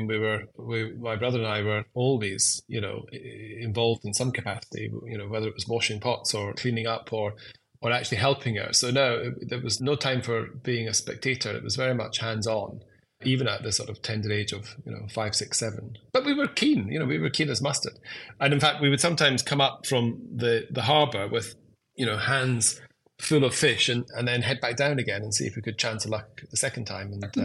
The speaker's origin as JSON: {"language": "English", "town": "Pittenweem", "region": "Scotland", "country": "United Kingdom", "tie": "born or raised there", "said": "I was born in Scotland, as you know. I grew up a lot of time with my grandmother in a fishing village called Pittenweem on the east nook, the east coast of Fife."}